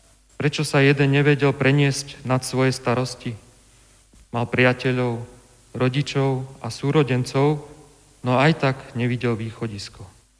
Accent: Martin, Žilina Region, Slovakia; now in Banská Bystrica, Slovakia; a pochádzam z Martina, sídla Matice Slovenskej. Pred 7 rokmi sme sa s rodinkou usadili v srdci Slovenska, v meste Banská Bystrica.

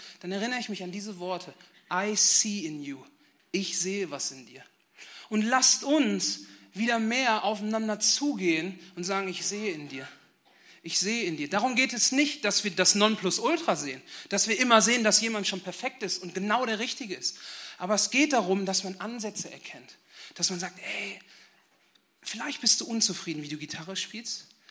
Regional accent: North Rhine-Westphalia, Germany; in meiner alten Gemeinde, ich komme aus der Nähe von Bielefeld

